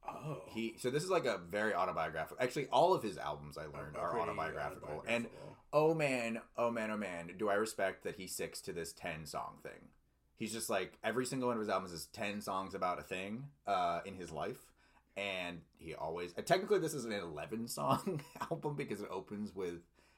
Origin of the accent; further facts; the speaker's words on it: Virginia, United States; I grew up in Virginia, and Lyrae Caverns is, like, a cavern system in Virginia that I've been to many times.